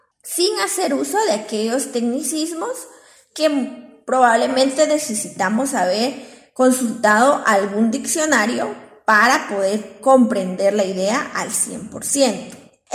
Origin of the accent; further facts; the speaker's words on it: Guatemala; ciertas palabras que tenemos como guatemaltecos, pero que en otros países no se utilizan